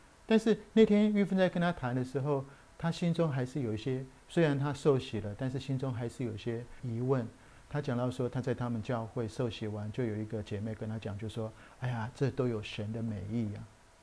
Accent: Taiwan; 我跟玉芬，我们从台湾来，我们在大学时代，我们在淡江团契

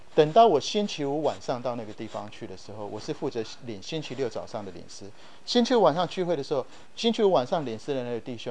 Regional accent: Japan; also born or lived in -; 我从小在日本长大，我讲日文也是这样，我日文跟中文之间没有翻译的过程。

